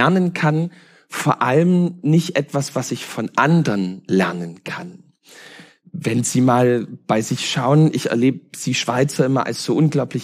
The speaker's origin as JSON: {"language": "German", "region": "East Germany", "country": "Germany", "tie": "born or raised there", "said": "die ja bei uns in Ostdeutschland katastrophal waren"}